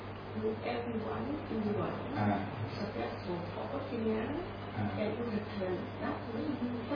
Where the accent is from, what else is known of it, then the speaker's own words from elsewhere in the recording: Vietnam; English is a second language; I'm from Vietnam.